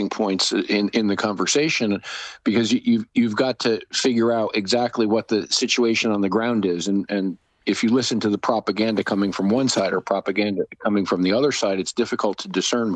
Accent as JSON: {"language": "English", "country": "United Kingdom", "said": "Now, quite frankly, I'm also British, by the way."}